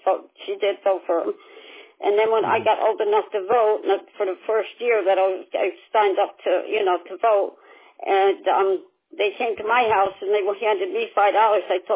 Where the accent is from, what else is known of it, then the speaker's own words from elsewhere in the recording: Albany, New York, United States; And I was from Albany, New York.